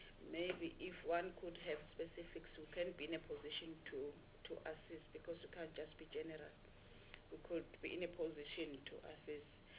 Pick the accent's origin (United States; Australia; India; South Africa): South Africa; Mpumalanga; I still maintain that I'm from Mpumalanga province, a province which have a history of not having a university.